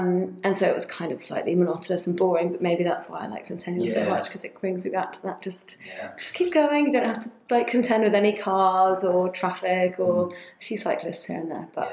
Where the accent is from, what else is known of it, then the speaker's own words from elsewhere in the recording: London, United Kingdom; now in Sydney, Australia; I am from the UK. I'm from London, originally. Mm. Born and bred in London.